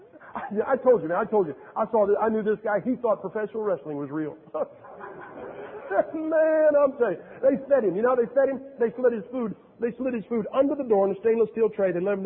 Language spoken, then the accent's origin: English; Massillon, Ohio, United States; I'm from Massillon, Ohio. That's where pro football started.